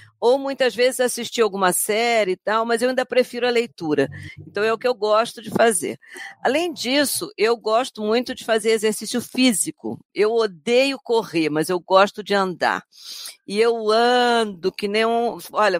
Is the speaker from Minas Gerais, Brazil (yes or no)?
no; Rio de Janeiro, Brazil; Eu comecei a dar aula de inglês, eu sou do Rio de Janeiro.